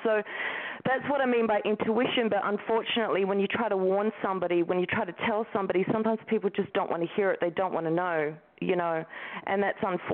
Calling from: Brooklyn, New York, United States; I'm calling from Brooklyn here in New York.

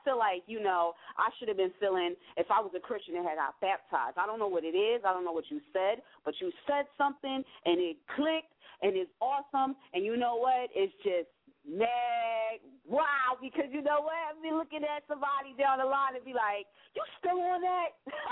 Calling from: Philadelphia, Pennsylvania, United States; Me, I'm calling from Philadelphia.

